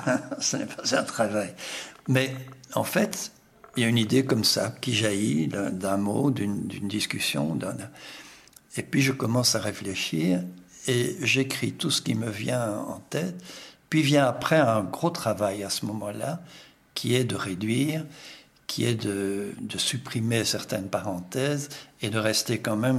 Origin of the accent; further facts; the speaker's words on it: Brussels, Brussels-Capital Region, Belgium; first language Brussels dialect; French is a second language; si je prends ma langue maternelle, ce n'est ni le français ni le néerlandais, c'est le dialecte bruxellois.